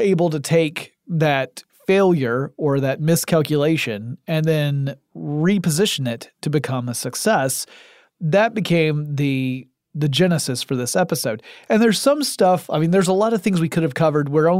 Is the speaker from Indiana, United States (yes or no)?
no; Atlanta, Georgia, United States; Like, you can tell I'm from Atlanta because all soft drinks become Coke eventually.